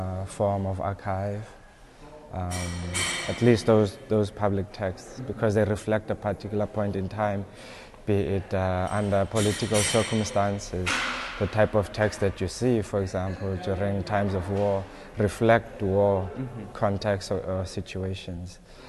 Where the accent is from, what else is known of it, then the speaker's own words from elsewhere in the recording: Cape Town, Western Cape, South Africa; now in Johannesburg, South Africa; I live in Johannesburg, but I'm from Cape Town originally in South Africa.